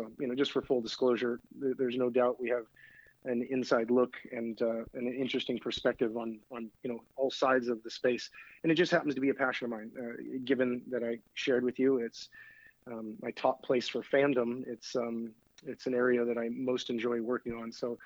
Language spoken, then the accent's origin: English; Alaska, United States; I grew up in Alaska, so I thought Seattle had great weather as far as I was concerned.